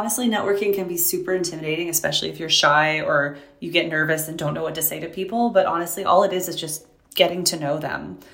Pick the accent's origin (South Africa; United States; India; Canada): Canada; now in United Kingdom; And so for me it's 10, sorry, for me it's 5, because I'm coming from Canada.